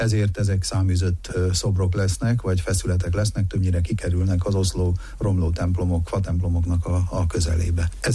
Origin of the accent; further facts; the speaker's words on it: Bögöz, Harghita, Romania; ugyanezt elmondhatom a szülőfalumról, Bögözről is